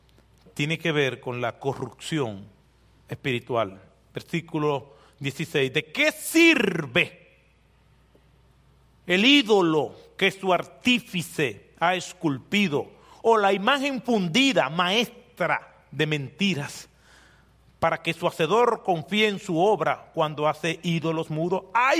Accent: Dominican Republic; para probar la honestidad de nosotros como dominicanos

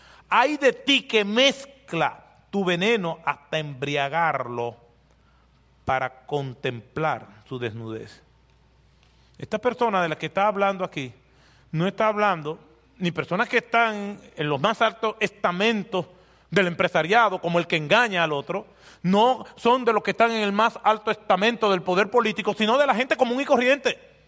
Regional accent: Dominican Republic; para probar la honestidad de nosotros como dominicanos

